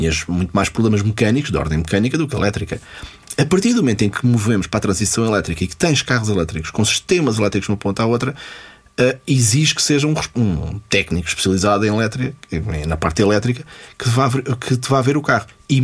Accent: Fornos de Algodres, Guarda, Portugal; eu sou de Fornos de Algodos, faço 200 km.

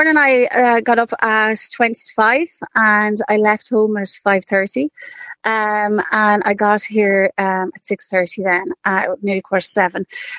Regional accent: Kilkenny, Leinster, Ireland; I'm from Kilkenny.

